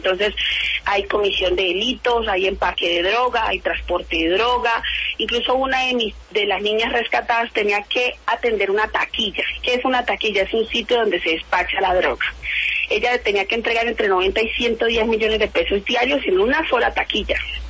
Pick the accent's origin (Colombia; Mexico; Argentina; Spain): Colombia; nosotros como colombianos no estamos preparados